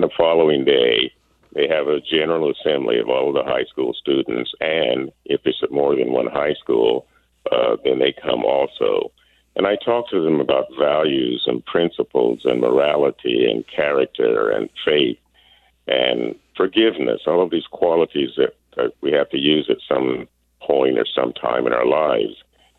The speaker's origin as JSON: {"language": "English", "town": "Centerville", "region": "Iowa", "country": "United States", "said": "I have sung, and here I am from Centerville, Iowa."}